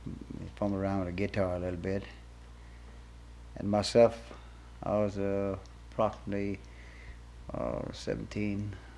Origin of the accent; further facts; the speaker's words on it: Broussard, Louisiana, United States; born there; I was born in Broussard, Louisiana, which is Youngville, in 1910.